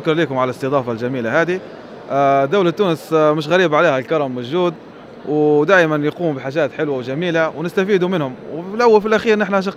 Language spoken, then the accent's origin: Arabic; Libya; ونحن لما نجوا كليبيين